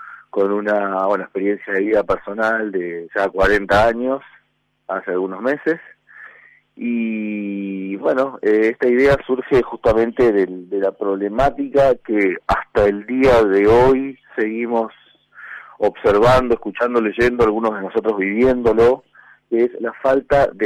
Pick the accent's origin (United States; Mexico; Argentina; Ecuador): Argentina; Buenos Aires; born there; Yo nací en Buenos Aires hace ya 40 años atrás